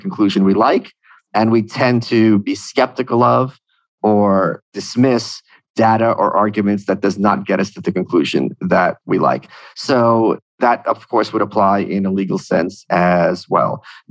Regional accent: New York, United States; I think there is a big lie in, and I saw this as a New Yorker, in the corporate press.

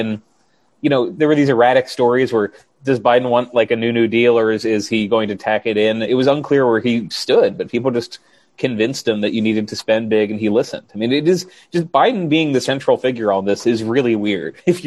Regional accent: Delaware, United States; And I'm from Delaware. Like, that's not a state that would be crippled by a $15 minimum wage by any means.

